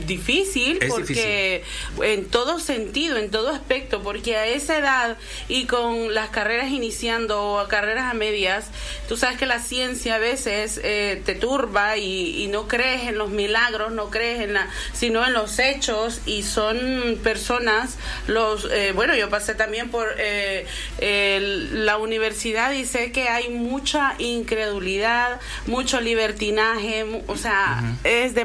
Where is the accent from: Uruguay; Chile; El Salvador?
El Salvador; moved away as an adult; now in Toledo; estoy aquí en Toledo, yo vengo de El Salvador